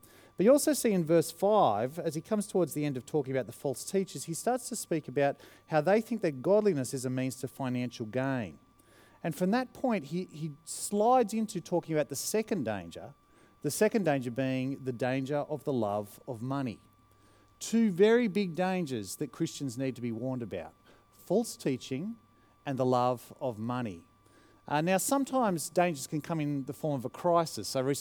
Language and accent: English; Australia; Part of it is, as an Australian, is, well, I'm not going to make too much of this.